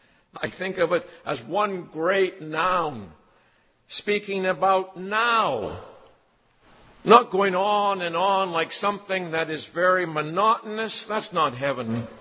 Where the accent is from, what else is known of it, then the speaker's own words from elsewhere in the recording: Dominican Republic; I come from the Dominican Republic on the island of Hispaniola.